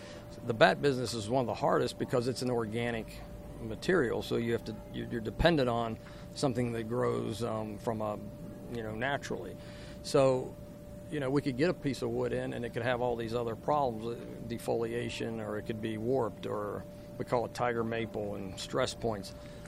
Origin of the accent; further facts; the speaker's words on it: Uniontown, Pennsylvania, United States; Well, I always say, thank God for Western Pennsylvania education. You know, we grew up, we're from Uniontown, and we had woodshop